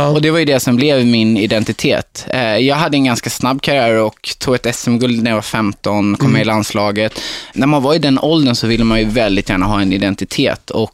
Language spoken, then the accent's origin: Swedish; Hultsfred, Småland, Sweden; Jag är uppvuxen i Hultsfred, mitt i Småland, Stockholm, eller Sveriges mittpunkt, 30 mil till Stockholm, Malmö, Göteborg. Så det ligger mitt i centrum.